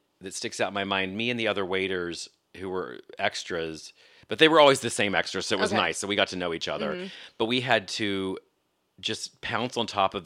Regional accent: West Virginia, United States; I grew up in West Virginia, in rural West Virginia

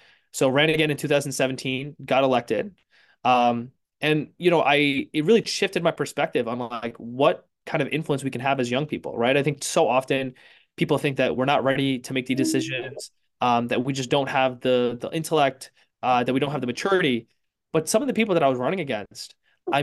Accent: Jersey City, New Jersey, United States; growing up in Jersey City, post 9/11

